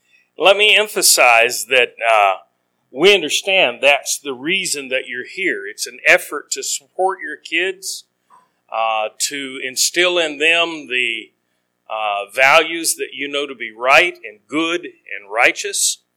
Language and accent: English; Texas, United States; Now, when I was growing up, I grew up in Texas. And I lived with my grandparents